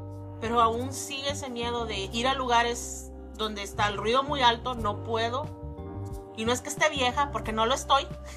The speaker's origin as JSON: {"language": "Spanish", "country": "El Salvador", "said": "cuando estuve en El Salvador, yo soy del Salvador, cuando estuve en El Salvador no me dio absolutamente nada."}